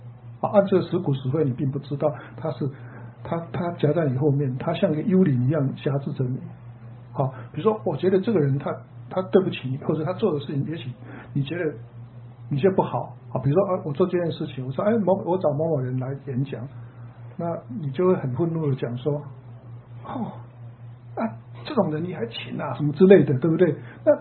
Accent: China; 因为我是中国人，比较不会跟人家打招呼。

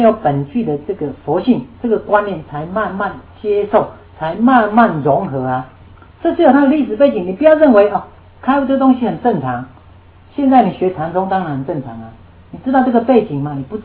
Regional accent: China; 我们中国人认为这样吃很好吃

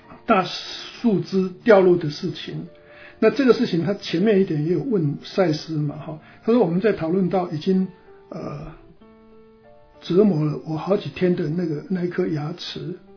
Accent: China; 我们常常在讲说我们中国人有个故事嘛

